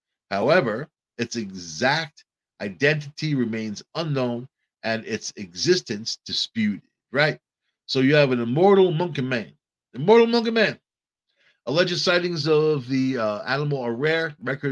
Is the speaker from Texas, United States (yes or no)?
no; New York, United States; I was raised on Long Island, where all kinds of stories were coming out of the governmental facilities on Fisher's Island, Gardner's Island